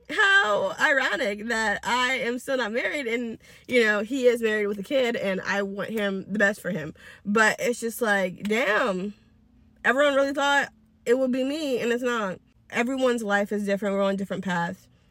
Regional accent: the South, United States; But I am 27 years old and I'm from the South. And you know, as a girl from the South

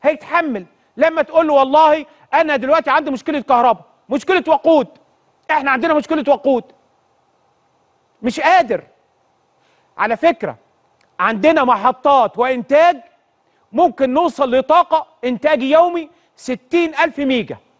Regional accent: Egypt; ده أكبر رقم كان عندنا في مصر

